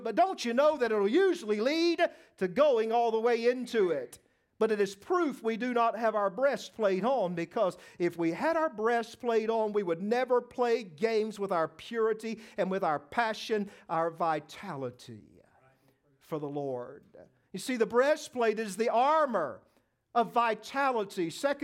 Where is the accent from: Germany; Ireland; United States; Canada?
Germany; By growing up in Germany, I became very interested in World War II history, because it was literally everywhere that you looked.